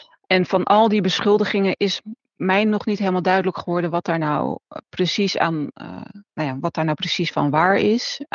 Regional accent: Rotterdam, South Holland, Netherlands; Ik kom van Rotterdam-Zuid. En als ik dan daar het café binnenliep waar ik werkte, nou dan ging ik gewoon zo praten, want zo praat iedereen daar.

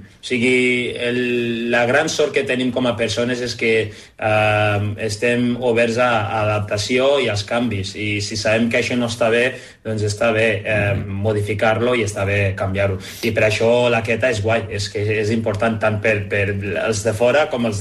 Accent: Lleida, Catalonia, Spain; accent: Lleida; I jo de Lleida, i per a compte que sóc de Lleida, per vosaltres parlo com els lleidatans, però aquí a Lleida

